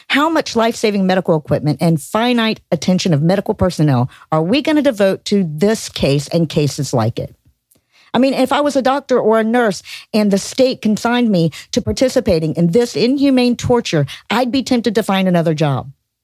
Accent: Georgia, United States; brewing in my home state of Georgia

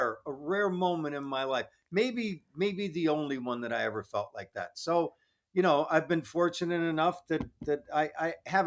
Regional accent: Buffalo, New York, United States; And then I wanted to shoot it in my hometown of Buffalo.

